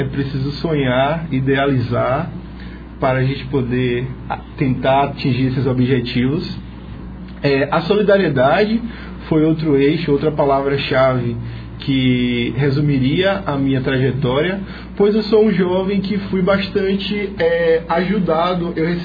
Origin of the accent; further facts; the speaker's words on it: Laje, Bahia, Brazil; also born or lived in Mutuípe; eu sou mutuipense de nascença, mas cresci aqui em Laje.